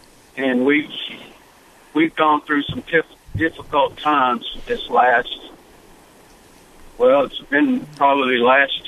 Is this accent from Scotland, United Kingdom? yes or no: yes; Glasgow, Scotland, United Kingdom; from Glasgow.